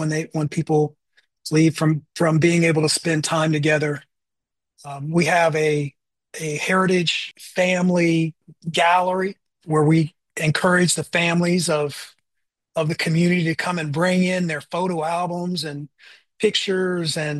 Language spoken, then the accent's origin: English; Urbana, United States; I think just the growing up in Urbana and the connections of family and friends in that neighborhood obviously have a huge impact on each of our lives.